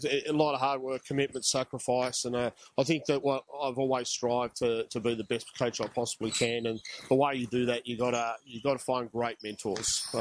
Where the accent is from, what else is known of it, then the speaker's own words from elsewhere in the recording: Canberra, Australian Capital Territory, Australia; Yeah, well, born and bred in Canberra.